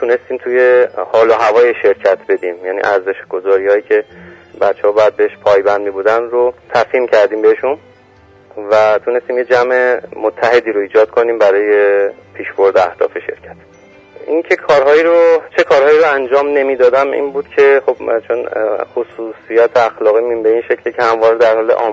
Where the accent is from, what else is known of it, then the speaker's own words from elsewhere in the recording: Tehran, Tehran Province, Iran; born there; 46 سالمه، زادگاهم تهران